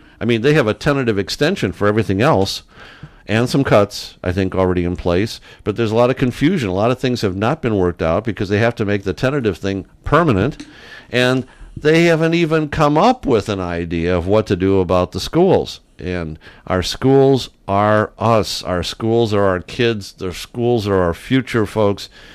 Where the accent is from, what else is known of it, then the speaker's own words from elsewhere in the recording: Michigan, United States; I grew up in Michigan, but why did I choose to work in Michigan?